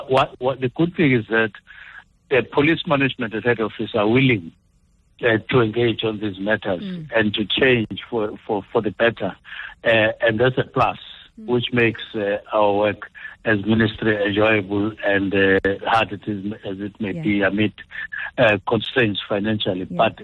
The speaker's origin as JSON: {"language": "English", "town": "Mbangi", "region": "KwaZulu-Natal", "country": "South Africa", "said": "Look, I come from Mbangi in KZN myself"}